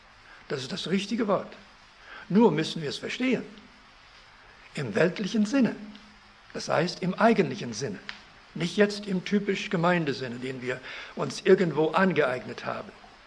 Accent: Canada; er wohnte in Kanada, wo ich aufgewachsen bin

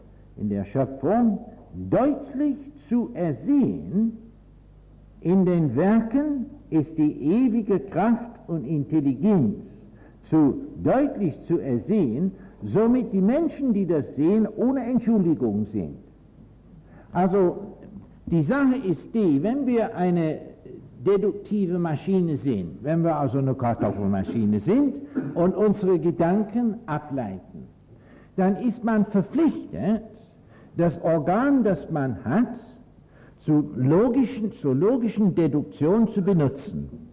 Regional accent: England, United Kingdom; ich bin ja Engländer, belehre Sie, das ist ja schrecklich, nicht wahr?

